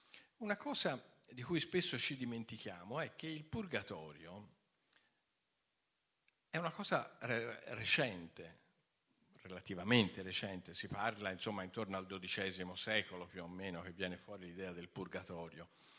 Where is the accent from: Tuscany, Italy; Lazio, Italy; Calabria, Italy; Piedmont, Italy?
Tuscany, Italy; Florence; vengo da Firenze e da qualche anno cerco di fare qualcosa a Ravenna